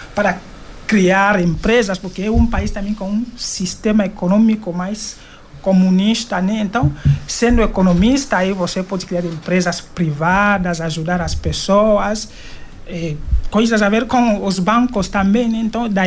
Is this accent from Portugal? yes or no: no; Malabo, Bioko Norte, Equatorial Guinea; Eu venho da Guiné Equatorial, é um país que fica na África Central, de fala espanhola, que muita gente não sabe às vezes que Guiné Equatorial está aí, né? Eu morava em Malabo, na capital da Guiné Equatorial mesmo, mas nasci num